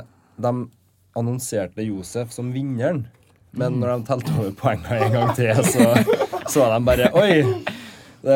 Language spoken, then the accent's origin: Norwegian; Levanger, Trøndelag, Norway; Det åpnet en kickboxingklubb ganske raskt etterpå i Levanger, der jeg kommer fra.